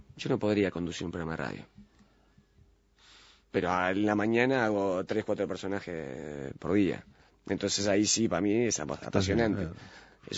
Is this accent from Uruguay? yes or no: yes; Montevideo, Uruguay; sigo en Belvedere. … Nací en Capurro, después pasó a Molino y Belvedere, ahí del oeste.